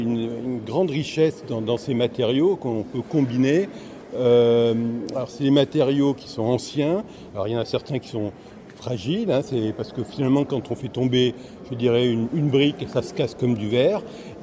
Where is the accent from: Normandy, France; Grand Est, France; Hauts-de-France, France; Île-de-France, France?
Hauts-de-France, France; Je viens de l'Oise, mais de l'autre côté, donc du pays de Bray, qui a la particularité d'avoir des gisements d'argile